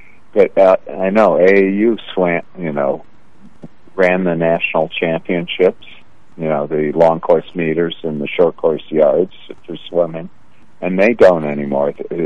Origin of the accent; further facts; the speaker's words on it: South Bend, Indiana, United States; where when I grew up in South Bend, We had Church League. We had CYO League. We had Park League.